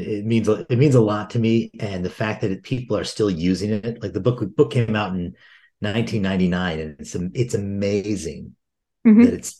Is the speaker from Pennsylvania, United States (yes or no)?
no; Detroit, Michigan, United States; also born or lived in Indiana / Chicago; Yeah, I grew up in Detroit. I kind of did a tour of the Midwest with my training in Indiana, then University of Chicago, and then came back home and literally live a mile and a half from where I grew up.